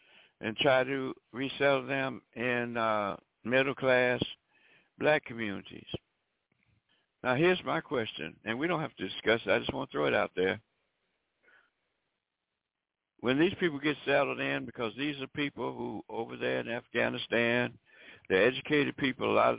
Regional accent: Alabama, United States; I have had this experience in my home state of Alabama of being told that I could not eat in a white restaurant back in the 50s.

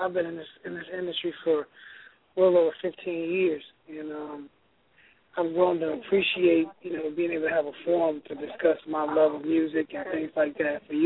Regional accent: Minnesota, United States; So, man, you know, I'm from the Twin Cities, so anything Jimmy and Terry touched, I was always listening to.

